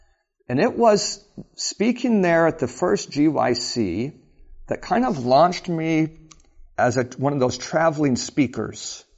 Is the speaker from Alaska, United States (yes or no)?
yes; Alaska, United States; I grew up in Alaska, and my parents had that moving bug where we moved a lot.